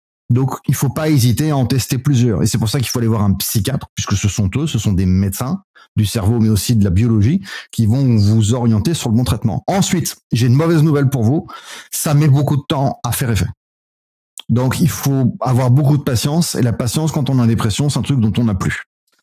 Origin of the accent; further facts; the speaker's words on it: Paris, Île-de-France, France; La seule chose que je puisse faire, c'est rentrer chez moi à Paris.